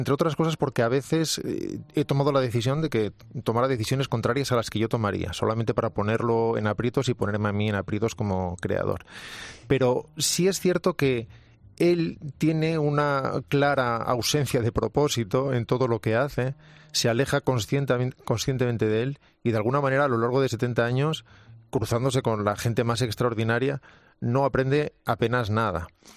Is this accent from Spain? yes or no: yes; Galicia, Spain; born there; Nací en Galicia por empeño materno. Es una cosa muy gallega esa. Mi madre era gallega, en ese momento no vivía allí y fue exclusivamente a dar a luz a Galicia para asegurarse de que yo fuera gallego.